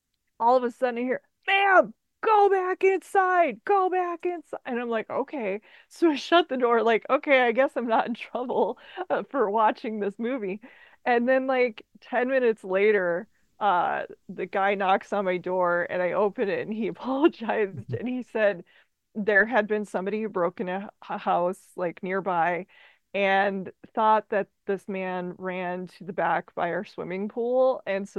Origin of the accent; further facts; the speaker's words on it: United States; being an American, you hear all we have a lot of crime